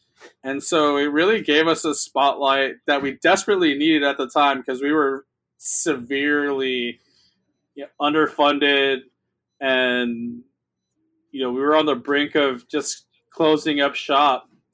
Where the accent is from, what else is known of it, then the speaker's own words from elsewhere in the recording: Los Angeles, California, United States; Maybe it's because I grew up in East LA and, you know, we were always handed a bag of lemons and we always had to make lemonade.